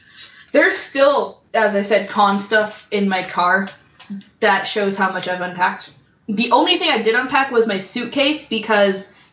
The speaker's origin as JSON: {"language": "English", "region": "the South", "country": "United States", "said": "I'm from the South."}